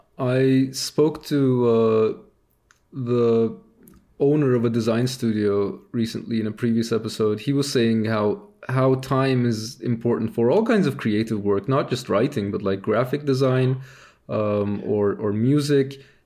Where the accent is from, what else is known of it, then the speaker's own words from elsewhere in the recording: Istanbul, Turkey; I grew up in a very big city. I grew up in Istanbul, where the population is, I think, close to 20 million now.